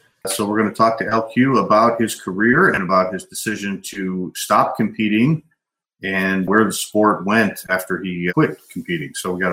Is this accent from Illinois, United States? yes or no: yes; Chicago, Illinois, United States; As I mentioned before, I grew up in Chicago